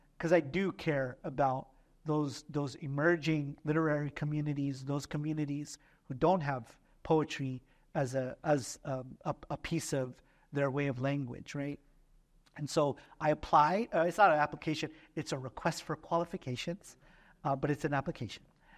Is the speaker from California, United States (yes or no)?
yes; Oceanside, California, United States; my hometown university is Cal State San Marcos. I grew up in Oceanside. I remember when that university was being built.